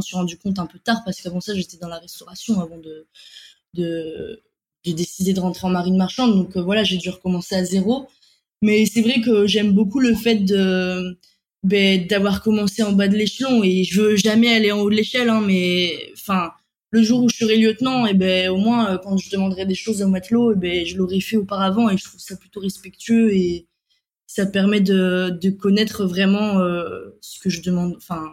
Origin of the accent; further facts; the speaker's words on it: Brittany, France; je suis bretonne